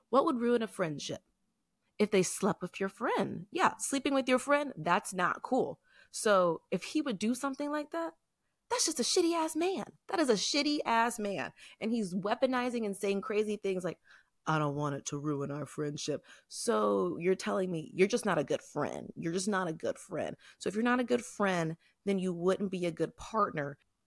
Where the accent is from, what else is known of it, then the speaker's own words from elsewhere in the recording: the Carolinas, United States; because, you know, I'm from the Carolinas.